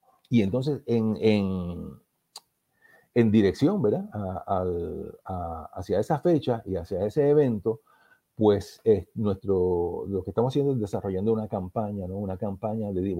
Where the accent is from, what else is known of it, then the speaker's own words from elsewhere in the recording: Puerto Rico; Nosotros como puertorriqueños y puertorriqueñas, ¿verdad?